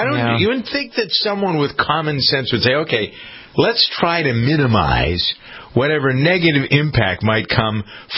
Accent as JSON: {"language": "English", "town": "Boston", "region": "Massachusetts", "country": "United States", "said": "But I find that almost as a Bostonian, and I don't give a darn about football, as you know."}